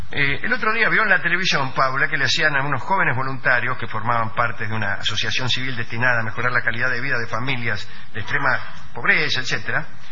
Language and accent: Spanish; Oberá, Misiones, Argentina; soy de Oberá Misiones.